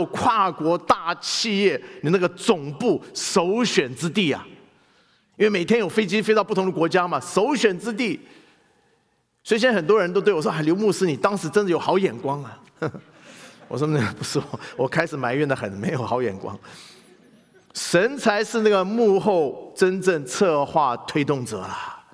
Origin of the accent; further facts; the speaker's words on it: Taiwan; 我只记得我小时候在台湾听过西非农耕队之类的，除此之外一无所知嘞。